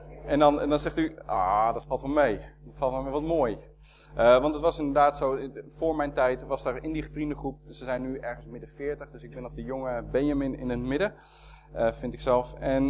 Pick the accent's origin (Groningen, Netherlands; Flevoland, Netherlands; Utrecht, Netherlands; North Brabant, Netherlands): Utrecht, Netherlands; Soest; now in Sneek, Netherlands; Maar ik ben opgegroeid in Soest. En ik ben 6 jaar voorganger geweest hier in Boskoop.